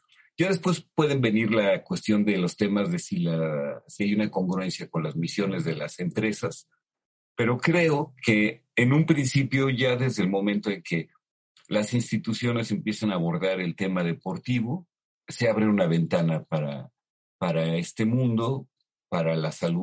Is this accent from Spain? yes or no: no; Mexico; nosotros como sociedad mexicana hemos dejado de lado el deporte.